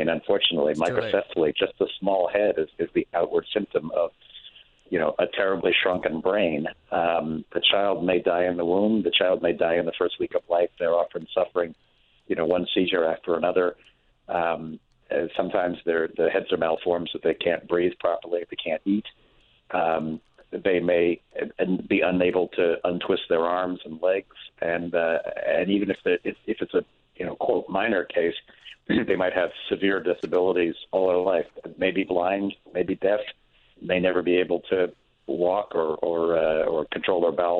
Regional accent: San Francisco, California, United States; this is my hometown, you know.

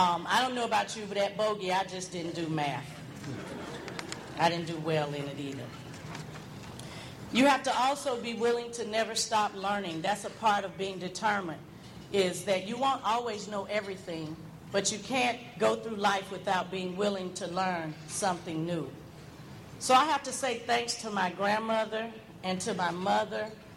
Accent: St. Petersburg, Florida, United States; So growing up in St. Petersburg, I'm a native St. Petersburg. I'm about resident. I'm about 50 years old. And I say that very proud because where I came from, a lot of my colleagues are not still here.

